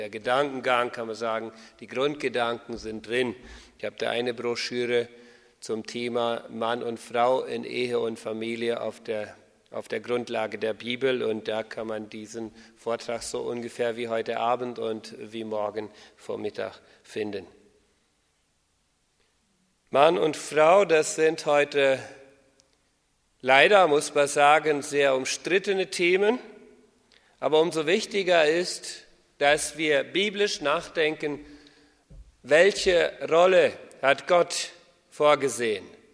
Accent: Chaco, Paraguay; Ich bin in Paraguay aufgewachsen, Südamerika. Wenn ich nicht weiß, wo das ist. Dort im Chaco. Meine Vorfahren sind von Kanada gekommen, meine Großeltern 1927 und deren Eltern wohl aus der Ukraine, also ja, aus Russland

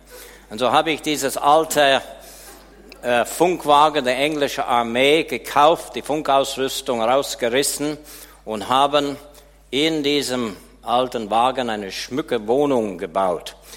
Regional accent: Canada; Das war für mich als Kanadier ein Umgießen. Ich habe für kanadische Verhältnisse ziemlich spät geheiratet.

